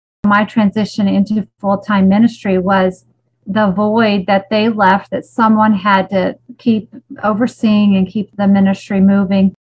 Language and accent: English; Mexico; I grew up in Mexico.